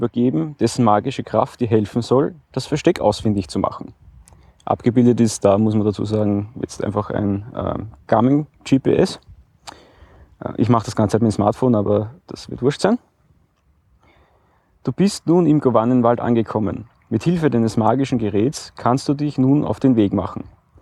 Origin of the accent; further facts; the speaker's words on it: Breitenfurt, Lower Austria, Austria; wieder mal in Breitenfurt, meiner Heimatgemeinde